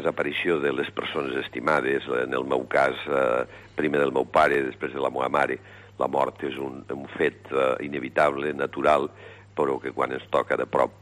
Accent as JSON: {"language": "Catalan", "town": "Lleida", "region": "Catalonia", "country": "Spain", "tie": "born or raised there", "said": "Jo vaig néixer a Lleida."}